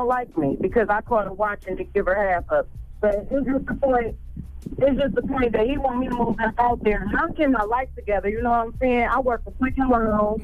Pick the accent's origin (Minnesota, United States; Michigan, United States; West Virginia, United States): Michigan, United States; Detroit; Okay, well, I'm from Detroit.